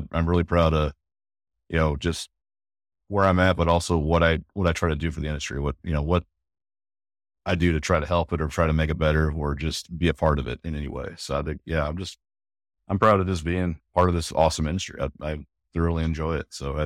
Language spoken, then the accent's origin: English; Illinois, United States; And if I grew up in Texas versus Illinois, maybe I would have played football a little bit more, but mm-hmm. yeah, where I was from, it wasn't the first sport like it is here.